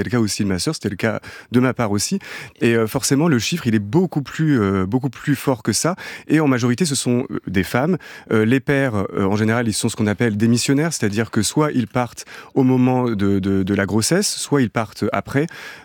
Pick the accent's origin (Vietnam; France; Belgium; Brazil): France; Hérouville-Saint-Clair, Normandy; moi, j'ai grandi effectivement à Hérouville, qui est dans la banlieue caennaise.